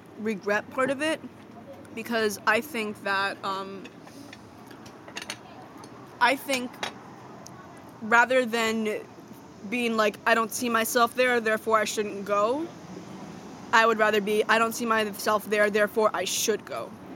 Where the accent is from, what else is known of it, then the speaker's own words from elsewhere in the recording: New York City, New York, United States; I'm a New Yorker. Or I'll say I'm Mexican and Dominican, but usually I'll say I'm a New Yorker because that's a pretty all-encompassing term. I go to a private high school in New York City.